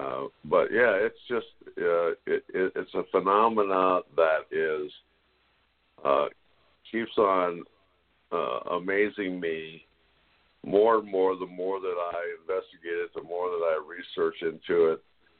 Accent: West Virginia, United States; And, you know, that area, I was raised in West Virginia

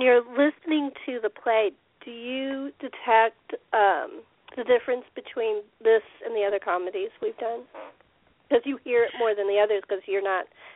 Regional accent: California, United States; I'm a Californian, born, bred, lived other places in the country, which got mixed into my accent.

